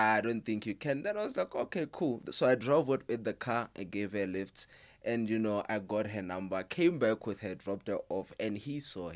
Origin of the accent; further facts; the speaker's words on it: Limpopo, South Africa; I'm originally from Limpopo.